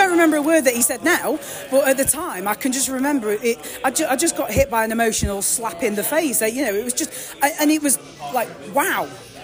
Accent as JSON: {"language": "English", "region": "England", "country": "United Kingdom", "said": "because we are English, we are in England, we speak English"}